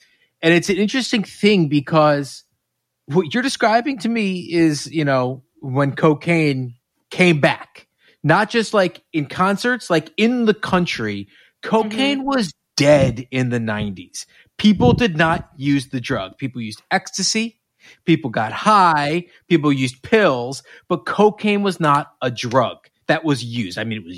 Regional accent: New York, United States; I was I'm from New York. I went to camp. I'm friends with a lot of Jews. I am Jewish.

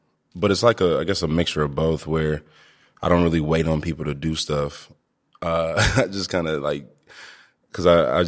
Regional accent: Ferguson, Missouri, United States; because I grew up in Ferguson.

